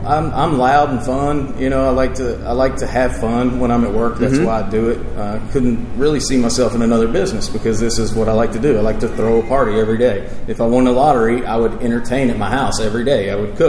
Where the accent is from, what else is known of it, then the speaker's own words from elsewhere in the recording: Elizabethtown, Kentucky, United States; I'm originally from Elizabethtown, Kentucky, so this is kind of home base for me.